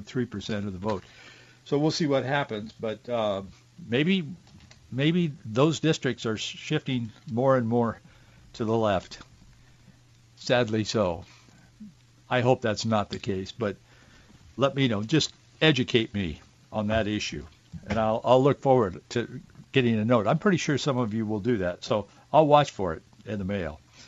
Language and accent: English; Yakima, Washington, United States; I was born in Yakima and the Yakima Valley. We lived in a couple of different places my growing up, but in that area.